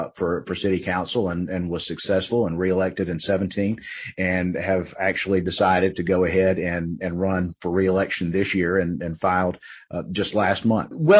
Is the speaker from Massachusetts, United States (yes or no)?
yes; Malden, Massachusetts, United States; growing up in Malden, I didn't see a lot of change on our main street or any of our main thoroughfares.